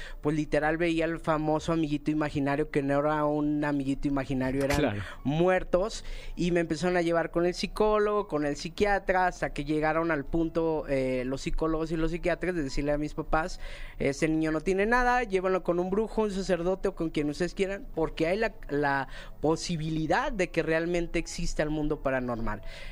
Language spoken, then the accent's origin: Spanish; Guadalajara, Jalisco, Mexico; Soy de Guadalajara.